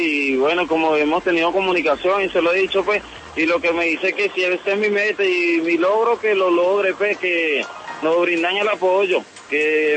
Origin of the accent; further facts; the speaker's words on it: Venezuela; Y bueno, ya soy venezolano